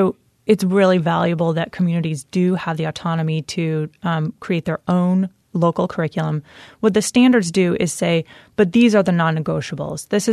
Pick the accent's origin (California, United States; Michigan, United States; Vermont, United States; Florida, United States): Vermont, United States; Waterbury; For example, in my hometown of Waterbury at Thatcher Brook School